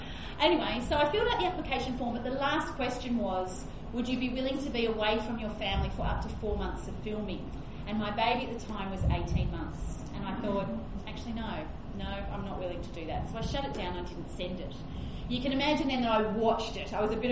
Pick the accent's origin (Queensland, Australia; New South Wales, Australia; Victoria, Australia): New South Wales, Australia; Sydney; now in Orange, Australia; So my husband and I grew up in Sydney, and then we moved to Orange, which is 4 hours west of Sydney